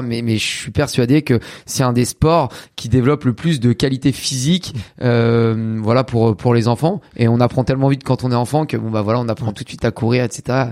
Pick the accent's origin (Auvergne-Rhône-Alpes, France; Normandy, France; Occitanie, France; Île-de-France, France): Normandy, France; Caen; Moi, du coup, je suis de Caen, en Normandie